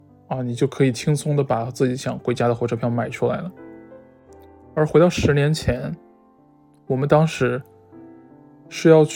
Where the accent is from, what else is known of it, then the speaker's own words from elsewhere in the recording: Northeast China, China; 包括我是东北的